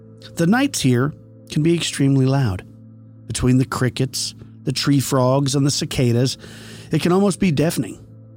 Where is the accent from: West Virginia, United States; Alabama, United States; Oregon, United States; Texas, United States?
Oregon, United States; now in Las Vegas, United States; Me growing up in Oregon, I love the rain. And for the past 10 years, we lived in Vegas